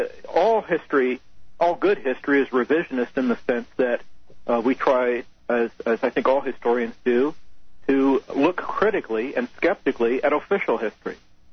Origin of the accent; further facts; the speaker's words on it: Portland, Oregon, United States; now in California, United States; Yes, I'm born in Portland, Oregon. I was raised in Portland. I've lived in California for the last 15, 16 years.